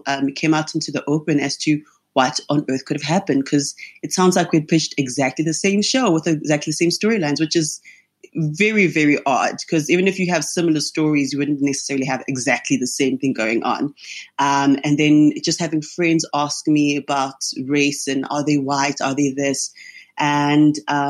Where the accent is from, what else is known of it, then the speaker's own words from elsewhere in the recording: South Africa; So with just being just South African and some of the race issues we have here